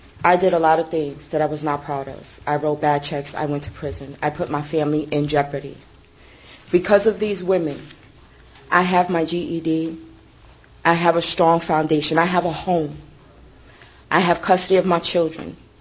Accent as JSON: {"language": "English", "town": "Ithaca", "region": "New York", "country": "United States", "said": "I'm from Ithaca."}